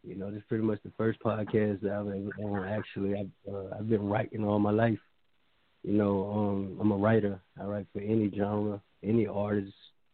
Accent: Tallahassee, Florida, United States; And I'm from Tallahassee, Florida, so, you know, we got a lot of mixture of everything down there.

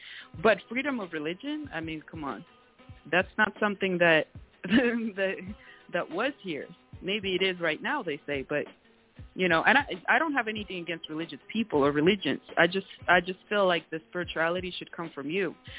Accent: Russia; English is a second language; also born or lived in China; now in United States; just growing up in Russia and in China and in the States, like, I thought when I would come to the States, like, this was, like, the most diverse country

